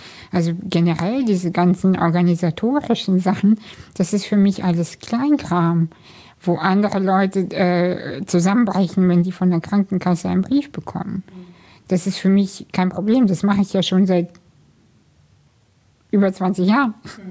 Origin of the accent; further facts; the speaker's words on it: Kazakhstan; now in Germany; Weil ich komme aus einer Arbeiterfamilie, wir sind aus Kasachstan emigriert.